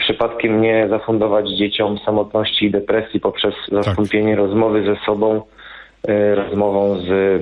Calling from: Świętokrzyskie Voivodeship, Poland; Ze Świętokrzyskiego. Ja dzwonię z taką swoją refle

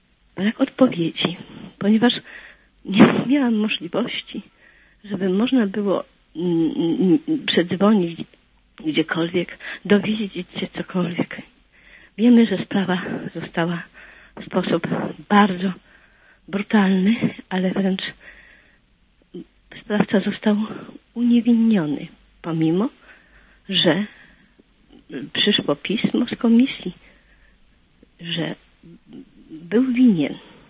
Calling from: West Pomeranian Voivodeship, Poland; Ja z Zachodniopomorskiego.

